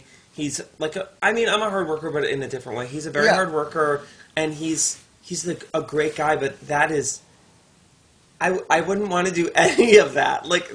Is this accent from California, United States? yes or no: no; Westchester, New York, United States; We were, like, we grew up very, like, middle class, but in Westchester, that's low class.